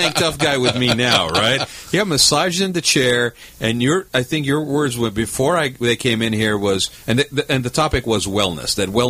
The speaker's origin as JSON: {"language": "English", "town": "San Clemente", "region": "California", "country": "United States", "said": "But you know what? I'm from San Clemente. If somebody doesn't own a pair of rainbows, you get kicked out of town, right?"}